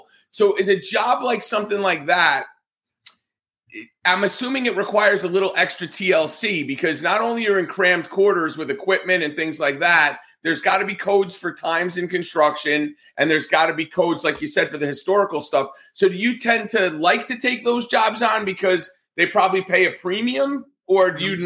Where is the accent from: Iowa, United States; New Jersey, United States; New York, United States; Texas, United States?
New Jersey, United States; now in Florida, United States; Like, I know, like, I'm from New Jersey. So whereas here in Florida, while it's one of our oldest states, New Jersey, there's a lot of historical sites.